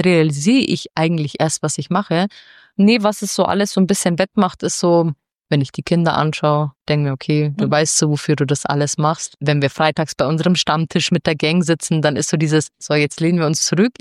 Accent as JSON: {"language": "German", "region": "Bavaria", "country": "Germany", "said": "Wir kommen ja aus der Nähe München"}